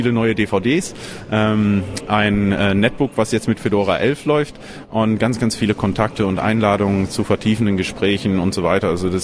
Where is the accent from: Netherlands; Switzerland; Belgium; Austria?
Netherlands; German is a second language; Die holländische Regierung, ich bin ja Holländer